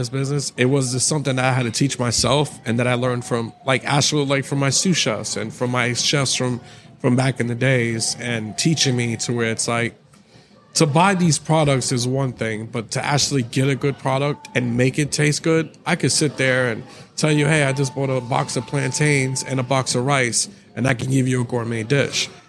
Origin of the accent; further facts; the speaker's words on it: New York City, New York, United States; I grew up in the Bronx in New York.